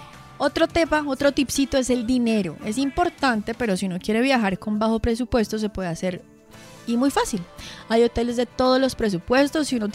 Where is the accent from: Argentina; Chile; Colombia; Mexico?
Colombia; Ya como colombianos, el pasaporte está cada vez más cómodo